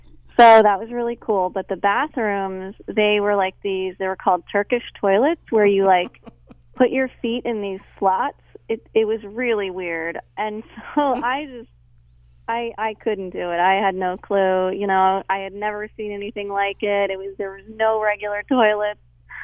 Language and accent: English; Millbrook, New York, United States; I grew up in Millbrook in Dutchess County.